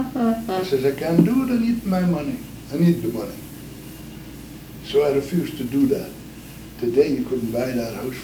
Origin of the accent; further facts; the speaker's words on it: Belgium; She's from France and I'm from Belgium.